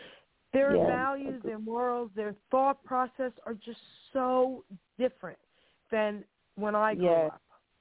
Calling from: New Jersey, United States; sweetie, calling from New Jersey.

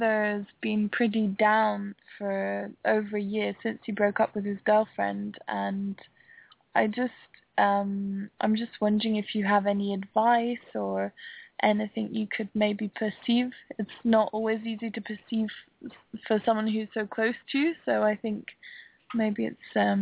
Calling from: France; I'm phoning from France.

